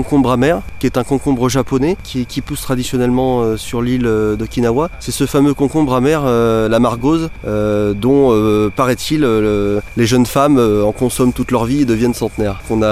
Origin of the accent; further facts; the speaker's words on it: Normandy, France; c'est vrai que je suis de Normandie